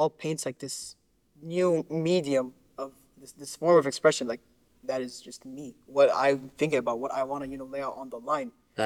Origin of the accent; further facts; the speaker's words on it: Lebanon; now in Qatar; back home, where I live in Qatar, because I guess if I haven't mentioned it to the audience, I'm originally from Lebanon.